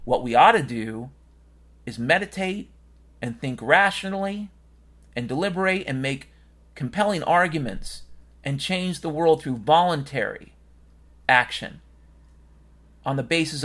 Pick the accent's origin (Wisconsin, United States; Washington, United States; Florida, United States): Washington, United States; I grew up in Washington State. Yeah, it's true. I went to school in Seattle